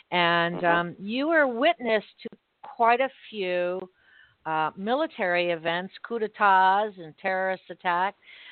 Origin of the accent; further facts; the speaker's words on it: Miami, Florida, United States; Second of all, I'm so glad you're in Miami because that's my hometown and birthplace.